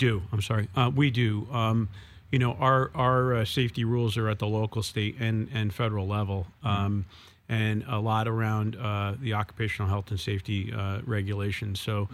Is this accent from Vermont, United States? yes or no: yes; Williamsville, Vermont, United States; I grew up in Williamsville, Vermont. I think the population had to have been about 2,500. It's a kind of a suburb of Newfane, Vermont